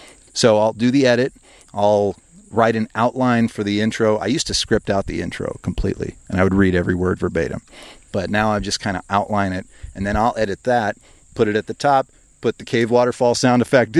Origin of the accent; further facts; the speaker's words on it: Midwest, United States; I'm from the Midwest, Hazel. I can't help it.